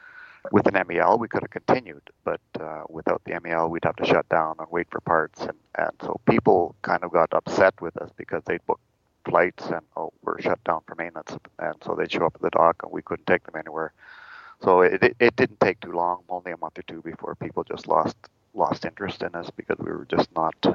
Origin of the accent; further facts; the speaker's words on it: Gladstone, Manitoba, Canada; I grew up in Manitoba, in Gladstone. The schooling there was good.